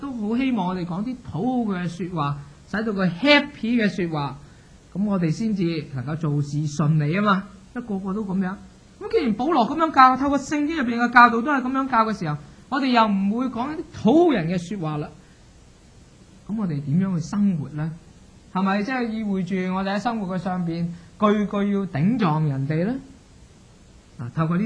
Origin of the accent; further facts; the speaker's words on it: Hong Kong; 他就不会好像我们广东人香港人所讲